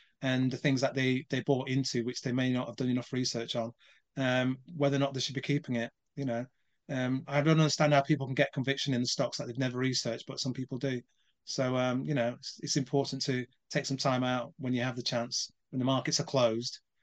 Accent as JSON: {"language": "English", "country": "Jamaica", "said": "I'm a Jamaican, mate."}